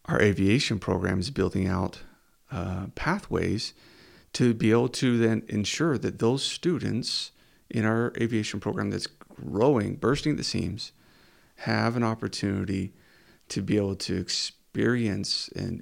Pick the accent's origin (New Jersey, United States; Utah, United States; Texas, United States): Utah, United States; Delta; when I was raised in Delta, Utah, I began working at a young age.